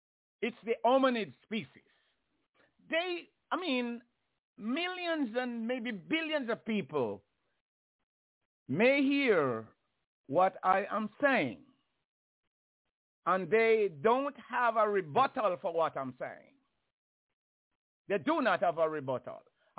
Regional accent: Jamaica; Well, I come from Jamaica, where the entire country, which usually be like 3 million years, and 3 million people.

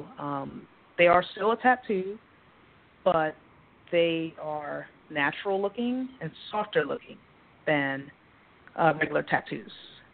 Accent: North Carolina, United States; moved away; because I came from North Carolina to California to learn to do what I'm doing now, and I was teaching chemistry at the time.

